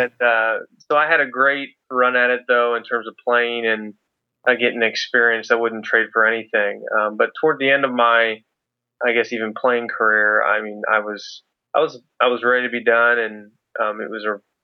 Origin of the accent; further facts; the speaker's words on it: Waynesboro, Pennsylvania, United States; I'm from southern Pennsylvania, small town in the country, about an hour north of D.C. called Waynesboro.